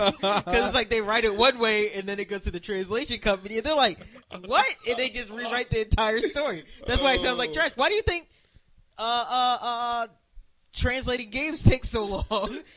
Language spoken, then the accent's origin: English; United States; I mean, like, yo, we're American.